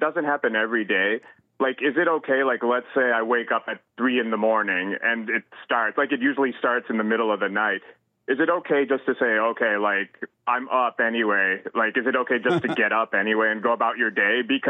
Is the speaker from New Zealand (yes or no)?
no; Canada; So I have brown skin. My mother's white, and my father's Indian. But I'm 42 now, so I was born in the 80s. I was born here in Canada, and I grew up during the 80s and 90s.